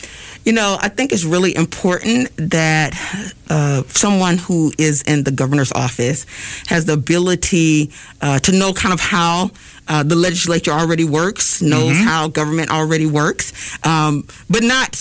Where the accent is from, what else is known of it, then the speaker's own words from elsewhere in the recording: Selma, Alabama, United States; also born or lived in Birmingham; I was born in Birmingham because of some challenging circumstances in our local community at that time, but I grew up in Selma.